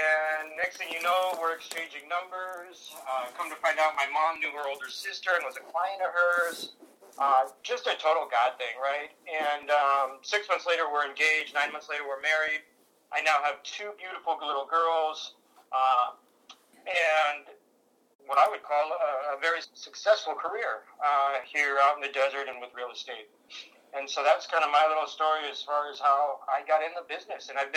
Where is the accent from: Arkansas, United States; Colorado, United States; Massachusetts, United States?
Colorado, United States; Boulder; Sure. So, born and raised in Boulder, Colorado, and actually went to college out at University of Pacific in Stockton, California, moved back to Colorado